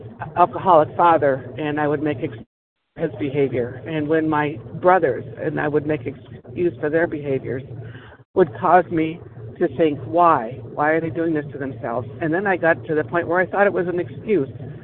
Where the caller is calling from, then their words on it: Wyoming, United States; I am from Wyoming.